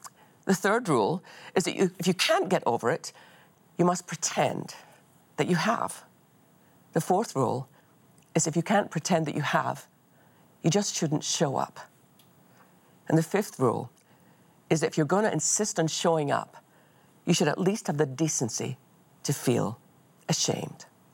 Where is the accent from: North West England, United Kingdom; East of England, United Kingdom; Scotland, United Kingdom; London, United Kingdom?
Scotland, United Kingdom; accent: Scottish; now in Texas, United States; And I hope that between that and my Scottish accent, you're able to make out what I'm actually saying.